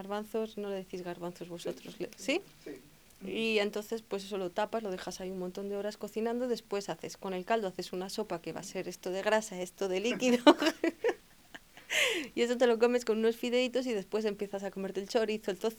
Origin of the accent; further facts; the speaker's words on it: Valladolid, Castile and León, Spain; Porque yo soy de Castilla, se supone que es la cuna del castellano y que hablamos muy bien, pero es todo mentira.